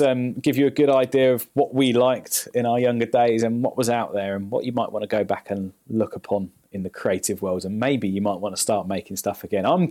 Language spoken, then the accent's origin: English; England, United Kingdom; probably much more grammatical skills than little old English boy me.